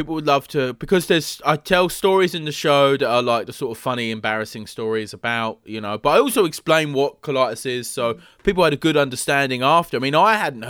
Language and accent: English; London, United Kingdom; Listen, I'm from the East End of London